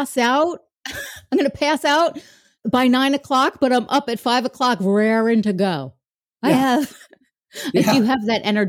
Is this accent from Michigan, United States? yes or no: yes; Michigan, United States; I'm from Michigan.